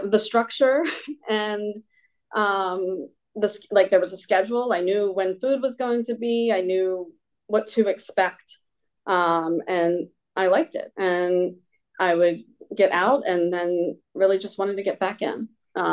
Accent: Washington, District of Columbia, United States; I grew up in Washington, D.C. In a very affluent neighborhood, but I grew up very poor.

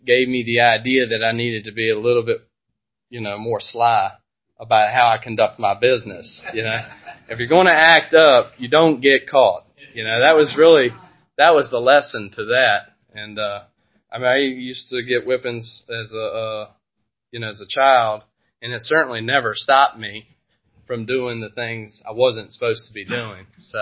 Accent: Culpeper, Virginia, United States; So, I grew up in Culpepper and a pretty normal family.

